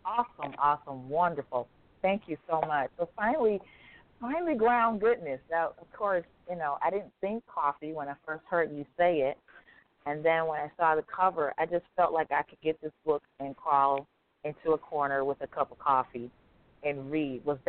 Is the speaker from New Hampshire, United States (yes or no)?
no; Atlanta, Georgia, United States; right here in Atlanta, my hometown, my stomping ground, WATC-TV